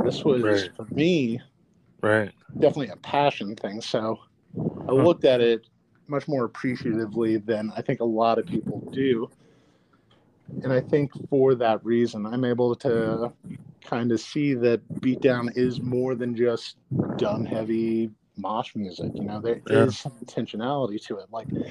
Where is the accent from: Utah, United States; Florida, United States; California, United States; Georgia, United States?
Georgia, United States; I've seen metalcore bands, like Christian metalcore bands growing up in Georgia